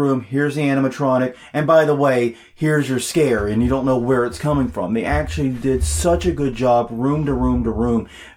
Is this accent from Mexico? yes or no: no; South Carolina, United States; also born or lived in Atlanta; I grew up in South Carolina. I spent a lot of time in Atlanta as a kid.